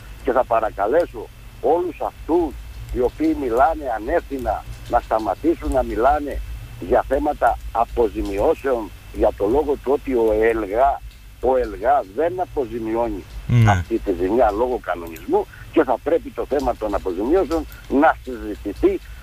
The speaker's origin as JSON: {"language": "Greek", "region": "Crete", "country": "Greece", "said": "Εγώ θα σας πω ένα παράδειγμα για το χωριό μου"}